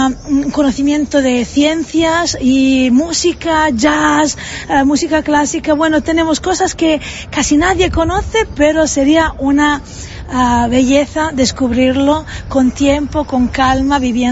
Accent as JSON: {"language": "Spanish", "region": "Tuscany", "country": "Italy", "second_language": "Spanish", "said": "Yo soy de La Loba, que claro, es el mejor barrio de toda la ciudad"}